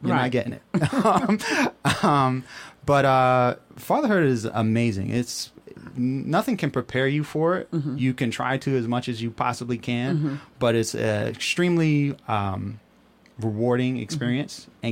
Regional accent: Bronx, New York, United States; I was born and raised in the Bronx. I've been here my whole life.

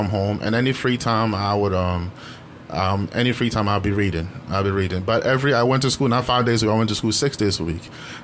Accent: Bronx, New York, United States; also born or lived in Ghana; I came here initially 89. Uh-huh. Brought here by my mother, and I grew up in the Bronx.

